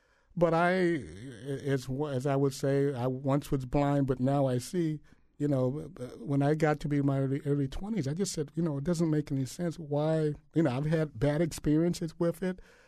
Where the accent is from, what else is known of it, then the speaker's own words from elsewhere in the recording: Illinois, United States; my parents are from Mississippi, and I was born and raised in Illinois.